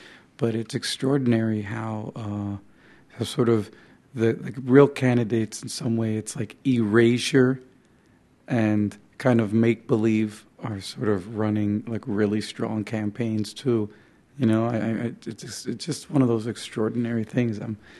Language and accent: English; Dominican Republic; now in New Jersey, United States; I'm from the Dominican Republic. I'm an immigrant. Immigrated to that great exotic place, New Jersey.